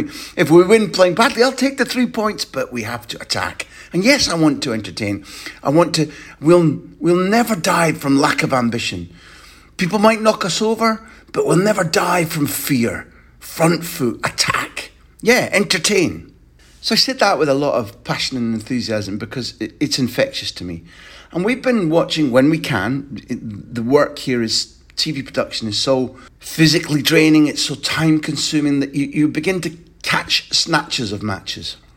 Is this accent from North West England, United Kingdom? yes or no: no; Scotland, United Kingdom; And I was playing that I'm a Scot card.